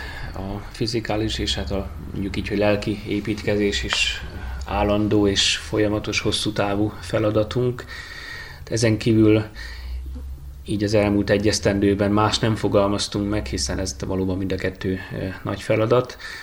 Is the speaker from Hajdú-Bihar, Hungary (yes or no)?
yes; Hajdúsámson, Hajdú-Bihar, Hungary; Én Hajdúsámsoni származású vagyok egyébként, tehát nem messze innen kezdtem az életemet, illetve ott is élnek még most is a szüleim. Debrecenben jártam a református gimnáziumba